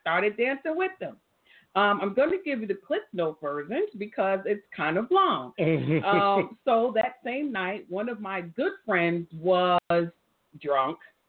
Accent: New Jersey, United States; I am from New Jersey.

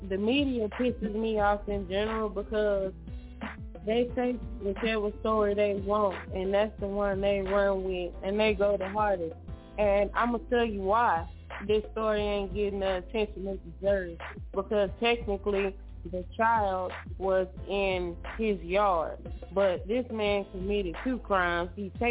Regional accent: Texas, United States; And I had to see it, and I'm from Texas.

